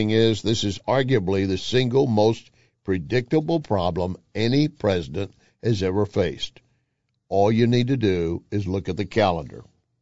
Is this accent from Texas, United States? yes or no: yes; Austin, Texas, United States; a 40-year-old Democrat from my home state and town, Austin, Texas